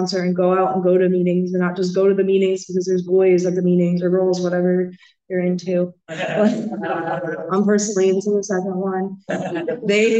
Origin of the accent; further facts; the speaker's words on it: New Jersey, United States; I'm from Jersey. I grew up in Jersey, one of five kids.